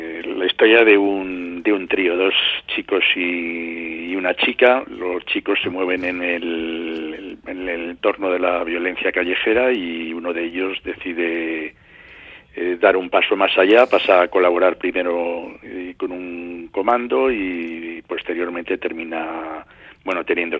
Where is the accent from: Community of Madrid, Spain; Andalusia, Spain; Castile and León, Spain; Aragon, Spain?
Community of Madrid, Spain; Madrid; Soy de Madrid, pero he tenido, una vinculación muy estrecha con el País Vasco.